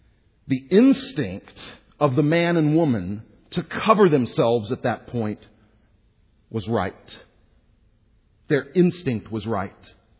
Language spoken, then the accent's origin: English; Houston, Texas, United States; Now, I'm from Houston, Texas. We had a fig tree in our backyard.